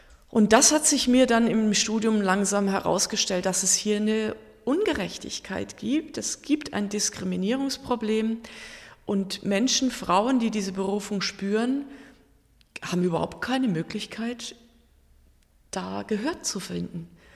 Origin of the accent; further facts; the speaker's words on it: Germany; Also ich war wirklich isoliert von meiner Heimat. Also damals gab es noch kein Internet, kein Skype. Ich war 700 Kilometer von der nächsten Hauptstadt entfernt, wo es das nächste Telefon gegeben hätte. Also ich konnte auch in den 10 Monaten nur 4-mal in Deutschland anrufen bei meinen Eltern.